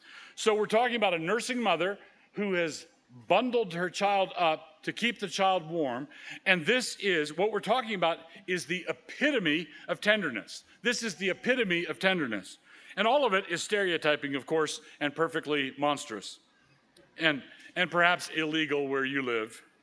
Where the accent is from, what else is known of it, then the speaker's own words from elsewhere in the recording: Annapolis, Maryland, United States; I grew up in Annapolis, and the Navy Marine Corps Stadium is there